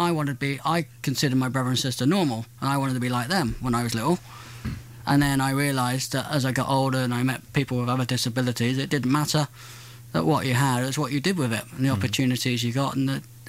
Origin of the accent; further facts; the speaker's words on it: England, United Kingdom; I've always grown up in England, people are quite mo